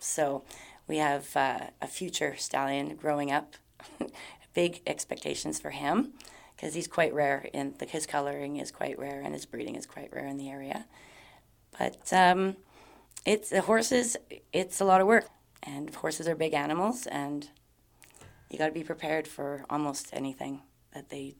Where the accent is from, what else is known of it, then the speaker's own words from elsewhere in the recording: British Columbia, Canada; now in Ontario, Canada; I grew up in the Okanagan Valley in BC. And so when we came across to Ontario, we bought a farm.